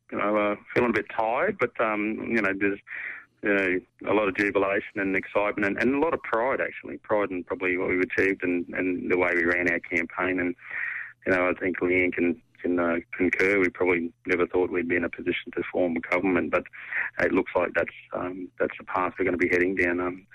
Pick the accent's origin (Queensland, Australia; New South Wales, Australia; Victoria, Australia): Queensland, Australia; Mareeba; also born or lived in Innisfail; around Normanton, up in the Gulf of Carpentaria. Far North Queensland. Born in Ennisfail, a bit of growing up in Far North Queensland, particularly around Mareeba.